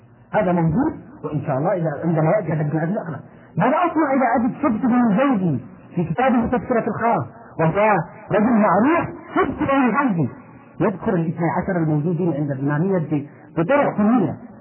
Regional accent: Yemen; عندنا في اليمن يوجد عندنا

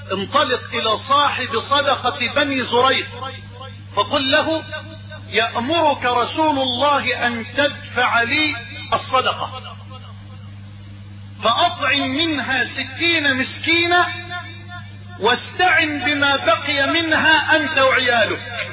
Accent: Egypt

